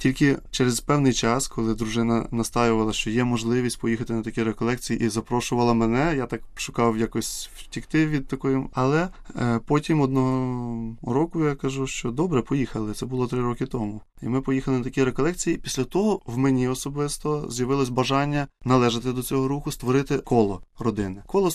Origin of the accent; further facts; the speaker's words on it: Kyiv, Ukraine; ми, як кияни, бачимо, як ми завантажені в нашому житті